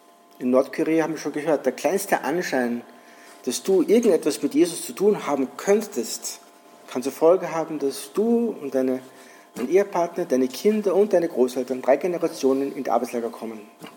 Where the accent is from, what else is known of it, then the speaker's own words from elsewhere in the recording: Austria; Ich bin hier in Österreich innerhalb der Freikirchen aufgewachsen.